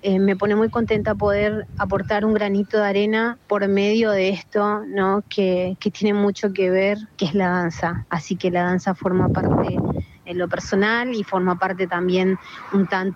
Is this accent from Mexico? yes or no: no; Paraguay; Soy profesora de danza folclore de mi país, soy de Paraguay.